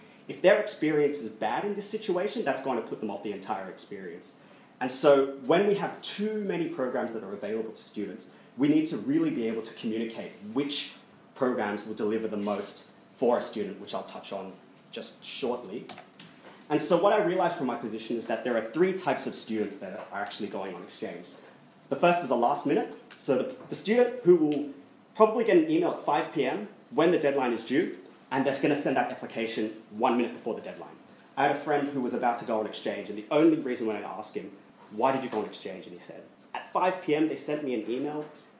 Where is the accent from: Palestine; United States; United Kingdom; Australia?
Australia; as an Australian student, it is quite difficult to get approval to your units when you only have 4 and you need a minimum of 3 to go on overseas.